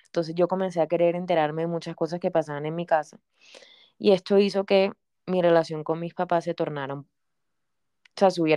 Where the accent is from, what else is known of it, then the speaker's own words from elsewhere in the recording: Santa Marta, Magdalena, Colombia; yo soy de Santa Marta. Mis papás me tuvieron súper jóvenes, mi mamá tenía 16 años, mi papá 18